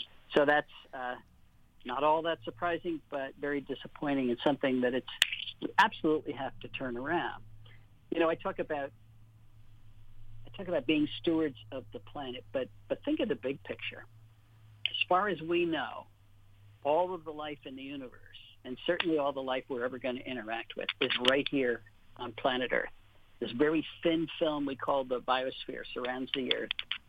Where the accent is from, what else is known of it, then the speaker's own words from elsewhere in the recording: New Jersey, United States; When I was growing up in New Jersey, there was no Lyme disease.